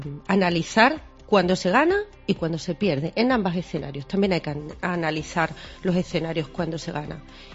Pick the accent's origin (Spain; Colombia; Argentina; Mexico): Spain; Extremadura; Yo aspiro a representar a mi tierra, a que mi tierra esté por encima de todo, a que Extremadura esté siempre en la vanguardia.